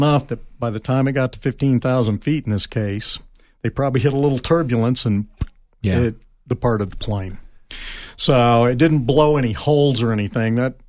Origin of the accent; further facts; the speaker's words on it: Wichita, Kansas, United States; My hometown.